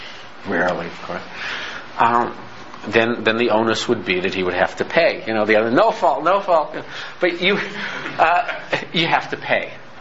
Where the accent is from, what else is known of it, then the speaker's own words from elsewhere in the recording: Oak Park, United States; You know, I come from Oak Park, so it's fairly big.